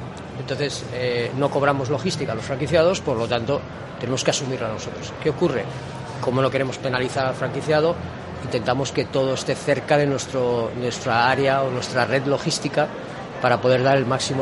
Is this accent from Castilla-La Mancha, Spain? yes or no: yes; Castilla-La Mancha, Spain; La ventaja, somos castellano-manchegos y conocemos bien el sector